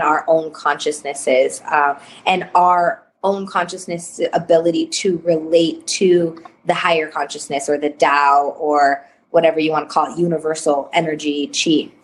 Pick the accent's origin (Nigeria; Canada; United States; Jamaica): United States; Denver, Colorado; So I'm a mestiza. I was raised in Denver, Colorado, and I currently live in my grandparents' house that they bought.